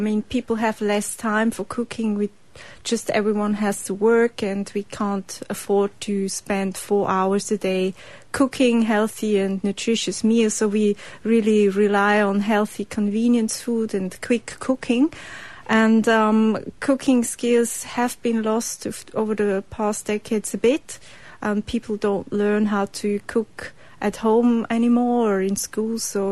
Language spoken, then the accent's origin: English; Switzerland; Switzerland.